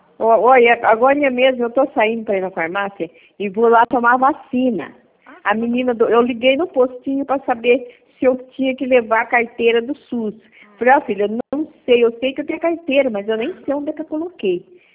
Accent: Arapongas, Paraná, Brazil; Eu sou de Arapongas.

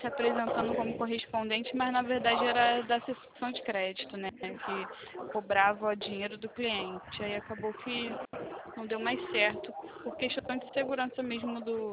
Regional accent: Rio de Janeiro, Brazil; Eu sou de Campo Grande.

